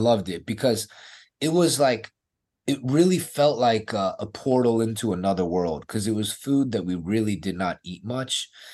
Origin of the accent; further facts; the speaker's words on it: United States; born there; I was born in America, but my mom had only been in the country 3 to 4 years when I was born.